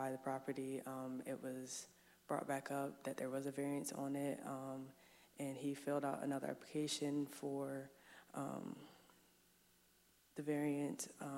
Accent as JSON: {"language": "English", "region": "Delaware", "country": "United States", "said": "Yeah, apparently in the summertime, I guess I'll smell Allen's or whatever, but I'm from Sussex County, so I think it'll smell good to me."}